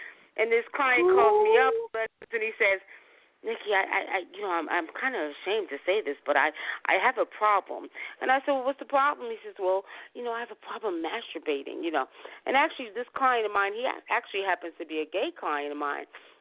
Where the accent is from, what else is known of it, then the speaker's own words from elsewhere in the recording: New York, United States; Although I was raised in New York, my grandmother, my aunts, and mother would not let us have it no other way. Africa was in the house.